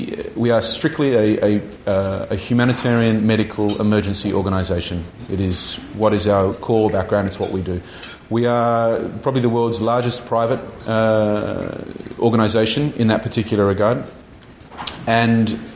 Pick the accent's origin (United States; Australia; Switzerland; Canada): Australia; I am an Australian.